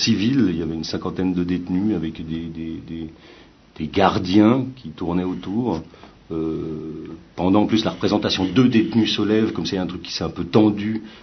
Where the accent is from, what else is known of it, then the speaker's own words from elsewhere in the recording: Switzerland; je viens de Suisse, c'est du chocolat suisse.